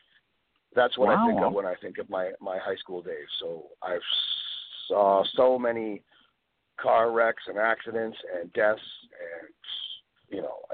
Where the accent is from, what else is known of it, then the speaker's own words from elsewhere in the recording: Canada; We don't have junior high in Canada. We have public school and high school.